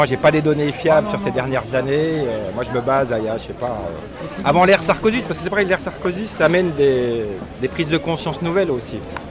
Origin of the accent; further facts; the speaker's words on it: France; Je suis français, blanc d'origine, intégré dans l'espace social.